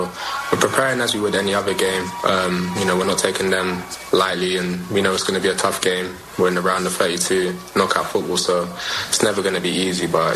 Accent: London, United Kingdom; accent: British; moved away; also born or lived in New York, United States; I was born in New York and grew up in London, you know, hence the British accent.

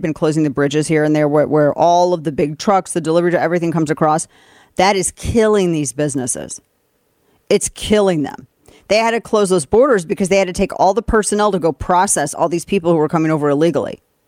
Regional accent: Missouri, United States; Yes, I'm from Missouri. It was really cold up there. But I've been acclimated down here for a decade

